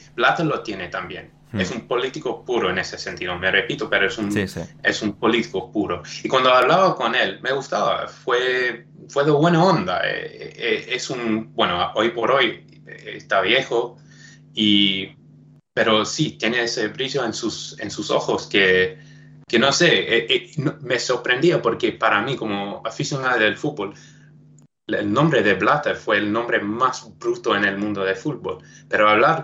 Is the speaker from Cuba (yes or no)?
no; South Africa; born there; Spanish is a second language; Por ejemplo, donde nací, yo nací en Sudáfrica. En Sudáfrica sigue siendo un héroe.